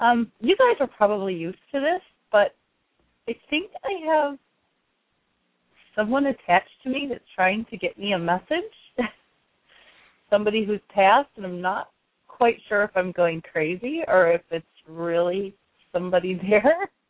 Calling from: New York, United States; I'm calling from Central New York.

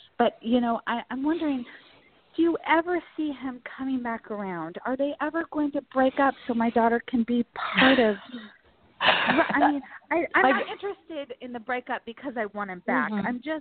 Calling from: Temecula, California, United States; I'm calling from California.

